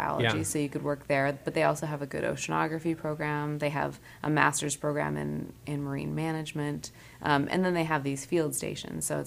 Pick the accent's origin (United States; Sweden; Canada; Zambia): United States; Corvallis, Oregon; Yeah, I mean, we weren't too far from the ocean there.